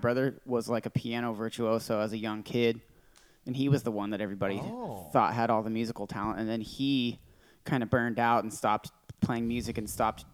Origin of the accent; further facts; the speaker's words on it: Danville, California, United States; also born or lived in Orange County / Concord / Walnut Creek; Well, I'm from a lot of places, kind of all over California. I grew up moving around, born in Orange County, lived in Concord, Walnut Creek, Danville is where I went to high school.